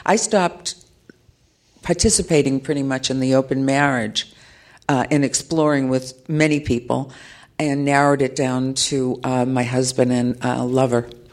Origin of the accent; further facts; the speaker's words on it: Salem, Massachusetts, United States; I had never planned on that growing up in Salem, Massachusetts.